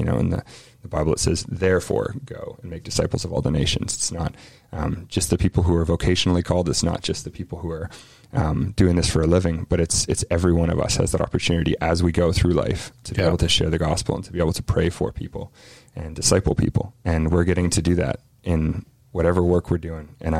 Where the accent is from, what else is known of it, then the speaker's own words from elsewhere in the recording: New Zealand; I'm from New Zealand originally, born and raised, and had always dreamed of getting back.